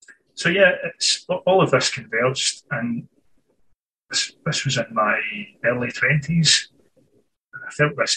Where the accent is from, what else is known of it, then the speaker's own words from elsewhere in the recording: Scotland, United Kingdom; I was born and raised in Scotland, and here I remain, right at the northern edge of the Roman Empire.